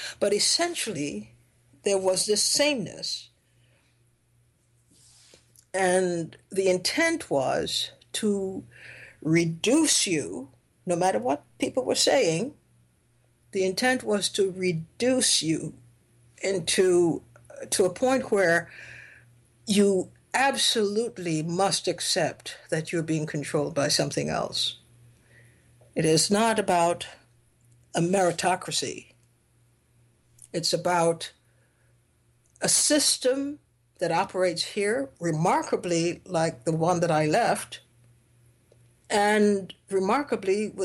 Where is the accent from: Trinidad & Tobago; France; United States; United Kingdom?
Trinidad & Tobago; starting at the point of my birth in Trinidad, talking about my experiences growing up in Trinidad, and gradually coming into a consciousness that a lot of what I was experiencing and seeing just wasn't right.